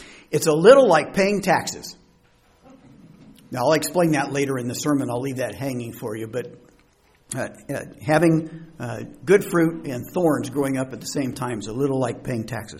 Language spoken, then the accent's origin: English; Indiana, United States; I grew up in Indiana, and there were almost no Catholics there whatsoever.